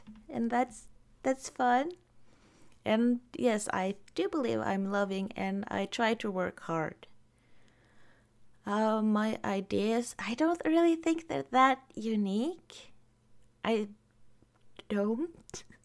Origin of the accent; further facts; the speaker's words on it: Norway; first language Norwegian; English is a second language; No, thank you, but I am Norwegian. But that's a good compliment to get.